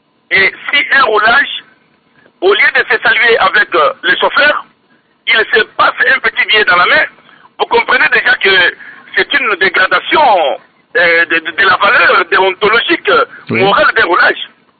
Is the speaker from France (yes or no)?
no; DR Congo; ici chez nous, dans la République démocratique du Congo